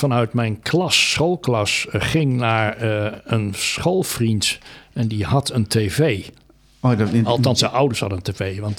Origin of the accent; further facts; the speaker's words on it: Netherlands; Met Nederland zijn wij Nederlanders zijn altijd overtuigd dat wij het heel goed gaan doen.